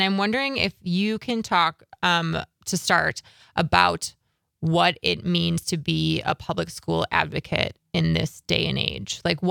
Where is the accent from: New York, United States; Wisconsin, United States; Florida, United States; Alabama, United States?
Wisconsin, United States; Slinger; I grew up in Slinger down south a little bit.